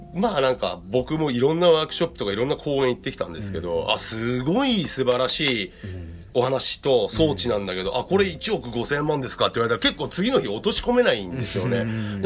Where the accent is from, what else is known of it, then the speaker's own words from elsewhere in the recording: Kanto, Japan; まあ僕らが関東出身なんで